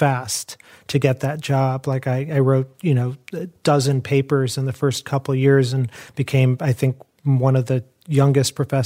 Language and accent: English; Chicago, Illinois, United States; Okay, so I grew up in Chicago. My parents came from India the year before I was born.